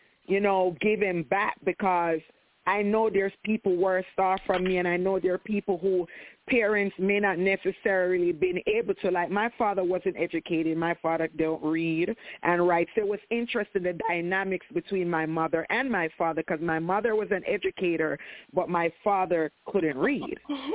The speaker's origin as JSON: {"language": "English", "country": "Jamaica", "tie": "born or raised there", "lives_now": "United States", "said": "And I think from my upbringing being Jamaican, I was able to survive in the military"}